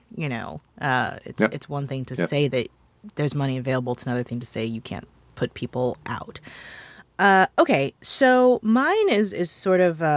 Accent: Missouri, United States; a story that came out last week in Politico about my home state of Missouri and our wonderful lack of vaccinations.

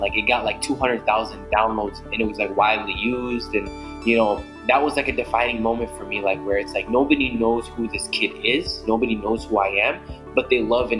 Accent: Des Moines, Iowa, United States; I grew up in Des Moines, Iowa, and pretty much, you know, the Somali community and like minority community isn't as big over there

